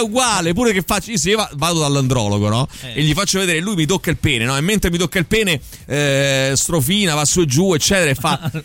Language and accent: Italian; Romania; È vero, io sono rumena.